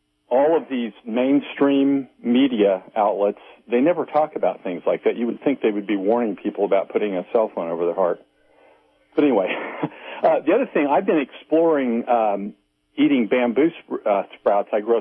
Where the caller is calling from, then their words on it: Missouri, United States; from Missouri.